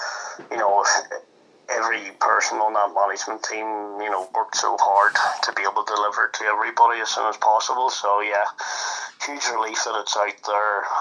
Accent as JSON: {"language": "English", "region": "Northern Ireland", "country": "United Kingdom", "tie": "born or raised there", "said": "I grew up playing darts in Northern Ireland, you know, at team level and then county level."}